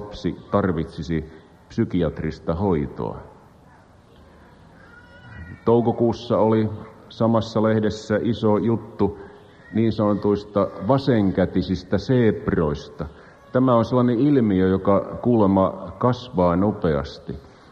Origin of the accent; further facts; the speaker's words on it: Porvoo, Uusimaa, Finland; Myös kotikaupunkini Porvoon kansalaisopisto järjesti kuluneen kevään aikana yleisöluentosarjan